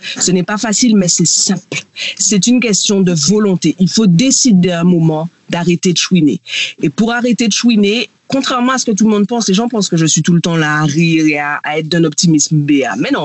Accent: Guadeloupe, France; now in Réunion, France; je suis guadeloupéenne et je vis à La Réunion.

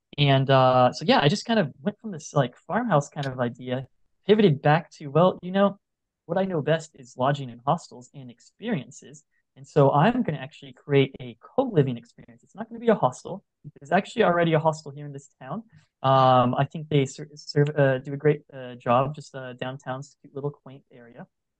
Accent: Washington, United States; now in Portugal; So I actually come from a bit of a small farm background, growing up in Washington. We had 15 acres

